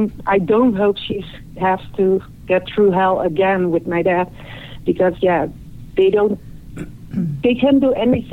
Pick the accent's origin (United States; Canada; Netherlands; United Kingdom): Netherlands; from the Netherlands.